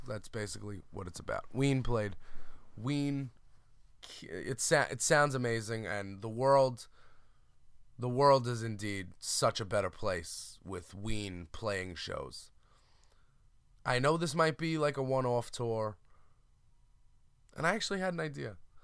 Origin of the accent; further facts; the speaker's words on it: Brooklyn, New York, United States; born there; I was born in Brooklyn.